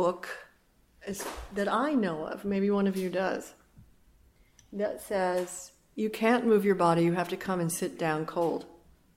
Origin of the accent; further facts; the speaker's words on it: New York, United States; moved away as an adult; now in Berkeley, United States; first out to California from New York, being a New Yorker for my whole life, really. Jump over to California, try it out, be a New Yorker living in California.